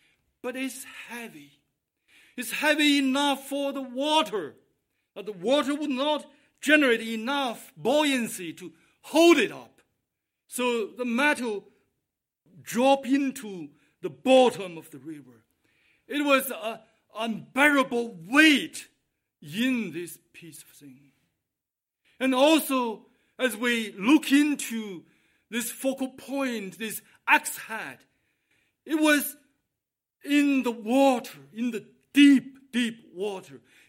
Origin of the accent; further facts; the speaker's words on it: China; now in Canada; I came to Canada from China 24 years ago. I know with me there's many other immigrants.